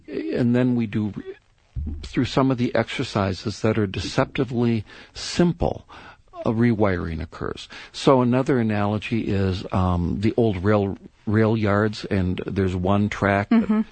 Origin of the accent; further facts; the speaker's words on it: Minnesota, United States; And I came from Minnesota, and boy, beware if you're driving and you're one of the wheels, especially the right one, gets just a little bit off the road into the ice.